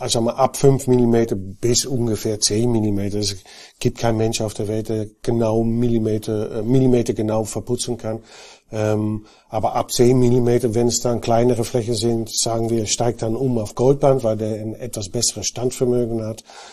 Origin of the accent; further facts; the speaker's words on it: Netherlands; German is a second language; now in Germany; Ich bin Holländer, war auch bei Knauf in Holland tätig, bin aber seit 12 Jahren bei Knauf in Deutschland beruflich dann tätig